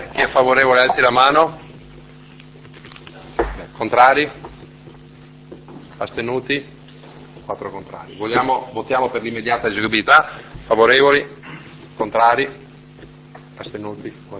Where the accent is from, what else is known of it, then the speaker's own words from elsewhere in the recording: Veneto, Italy; ma io sono veneto, capisci, magari parlo una lingua